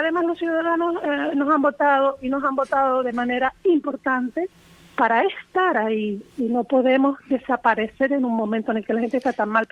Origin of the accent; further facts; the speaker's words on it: La Orotava, Canary Islands, Spain; sabes que soy de la Orotava.